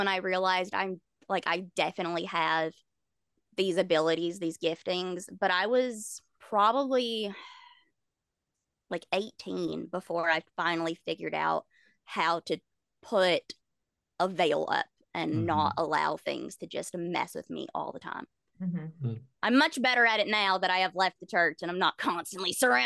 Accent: Bible Belt, United States; Oh yeah, I grew up in the Bible Belt.

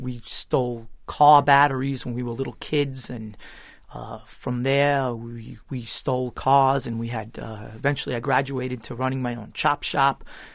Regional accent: Flushing, New York, United States; I grew up in Queens, in Flushing specifically, and I did have a very good upbringing.

